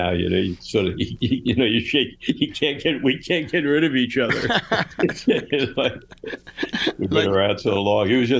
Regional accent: Oceanside, New York, United States; also born or lived in Jackson Heights; I was born in Jackson Heights. I actually got raised in Long Island, South Shore, Oceanside.

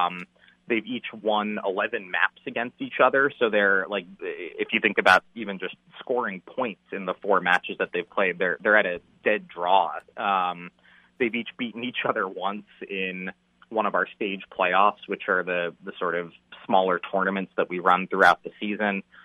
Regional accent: New York, United States; Oh, look, I grew up in New York.

